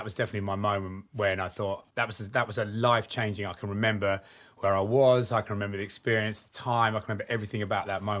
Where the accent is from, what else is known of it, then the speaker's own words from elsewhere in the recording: Cambridge, East of England, United Kingdom; I come from Cambridge